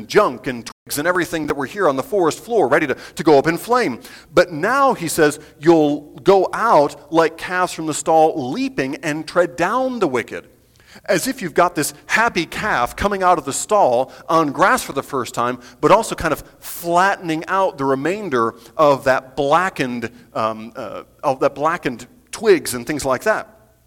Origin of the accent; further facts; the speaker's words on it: Michigan, United States; I grew up in Michigan, and I like to tell people that Michigan is number two in everything.